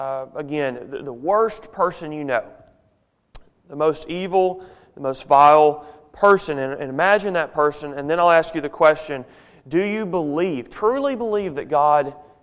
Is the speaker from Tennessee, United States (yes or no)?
yes; Memphis, Tennessee, United States; I grew up in Memphis, Tennessee